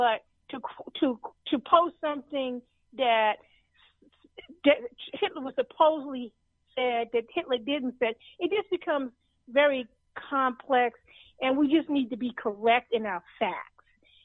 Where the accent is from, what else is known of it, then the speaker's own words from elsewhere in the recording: New York City, New York, United States; I'm originally from New York City.